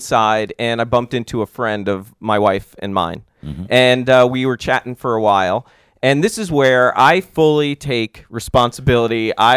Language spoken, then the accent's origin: English; Germantown, Maryland, United States; I was in my hometown. I was in Germantown, Maryland.